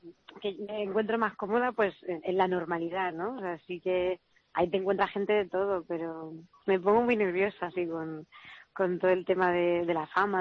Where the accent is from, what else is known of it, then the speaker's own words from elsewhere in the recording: Castilla-La Mancha, Spain; accent: manchego; yo creo que soy muy manchega hablando también.